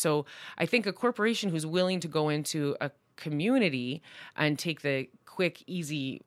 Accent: Swan Lake, Manitoba, Canada; I'm a member of the Opasquat Cree Nation, and I was raised in Gabashkigamug, Swan Lake, Manitoba.

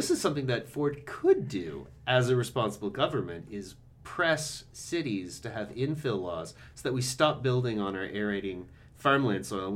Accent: Hamilton, Ontario, Canada; Well, okay, so I'm originally from Hamilton

